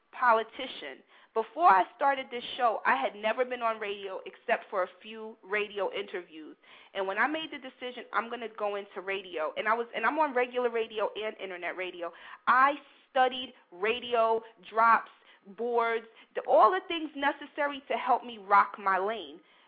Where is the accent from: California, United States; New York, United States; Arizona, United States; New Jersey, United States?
New York, United States; New York City; Now, being a Gen Xer, growing up in New York City, progressive, I'm like, let him keep the BlackBerry.